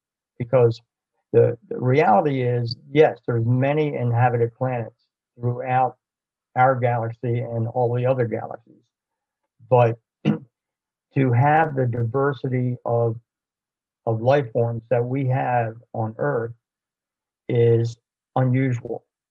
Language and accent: English; Baltimore, Maryland, United States; I grew up in Baltimore with Reagan International, BWI, and Martin Marietta, where the Civil Air Patrol operated out of.